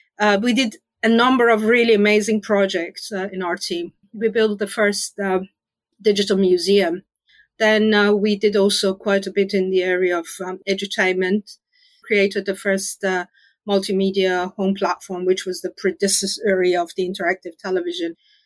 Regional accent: Iran; now in United Kingdom; I'm originally Iranian. I was born in Iran. I came with my family to the UK.

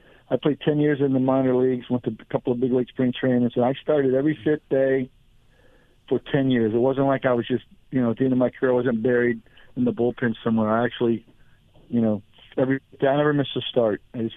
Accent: Tampa, Florida, United States; I am from Florida originally. I grew up in Tampa. Other than traveling for baseball, I've been here my whole life.

